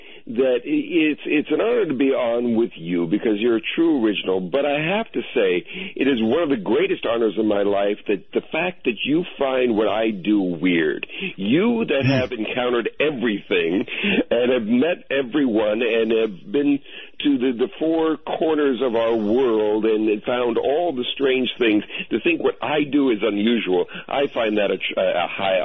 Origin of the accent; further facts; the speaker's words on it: Long Beach, California, United States; I grew up in the Long Beach, California area, kind of on the outskirts of the town there, sort of on the border with Orange County. And Long Beach was a mixed town.